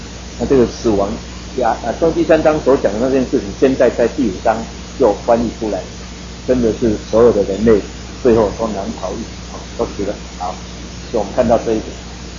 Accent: Taiwan; 这个跟我们台湾人很像哈

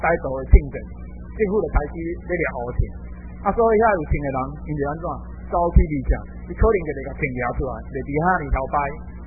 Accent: Taiwan; 因为我们都台湾人那时候开始都跟日本人的习惯

